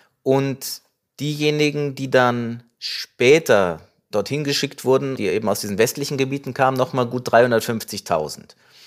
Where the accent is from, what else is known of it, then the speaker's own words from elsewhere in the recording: Korbach, Hesse, Germany; Der Name ist griechisch tatsächlich, das ist von meiner Vaterseite so. Aber aufgewachsen bin ich in Deutschland in einer kleinen Stadt im nördlichen Hessen, in Korbach. Und dort in einer Siedlung, in der nach 1990 viele Russlanddeutsche sich niederließen.